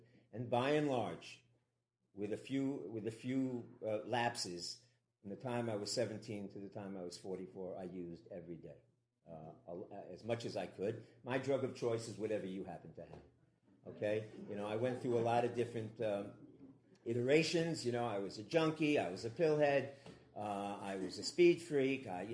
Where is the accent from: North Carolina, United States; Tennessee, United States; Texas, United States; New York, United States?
New York, United States; So I grew up in New York. My grandfather in that setting dictated the education that we would have, and I went to a Jewish parochial school.